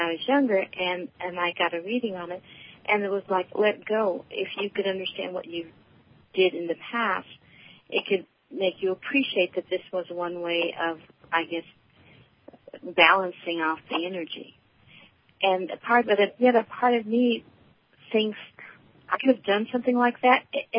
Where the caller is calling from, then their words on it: Alameda, California, United States; I'm calling from Alameda, California.